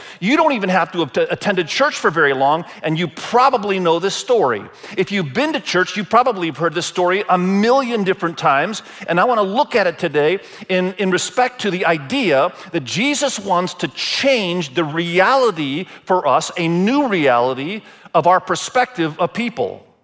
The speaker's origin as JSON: {"language": "English", "country": "Indonesia", "tie": "born or raised there", "said": "I was born and raised in Indonesia."}